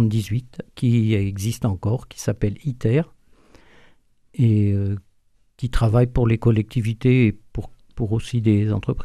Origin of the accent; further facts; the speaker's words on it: Paris, Île-de-France, France; Naissance à Paris, oui. J'ai vécu toute mon enfance à Paris, en face du jardin du couvent principal des Franciscains. Donc on était bien entourés, en fait, et dans une famille chrétienne.